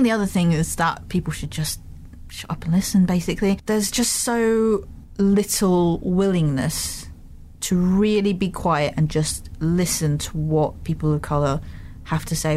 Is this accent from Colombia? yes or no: no; Malaysia; And I get quite a lot of questions of like, where are you from? Oh yeah, no, my wife's from there as well. And I'm just like, that's really not relevant. Can I get off the phone now? So there was this one instance where this guy was just like, oh my God, my wife's also from Malaysia.